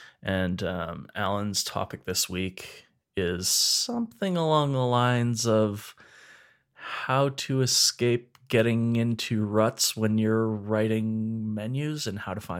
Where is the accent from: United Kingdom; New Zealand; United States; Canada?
Canada; Edmonton, Alberta; We're two chefs from Edmonton, Alberta, Canada.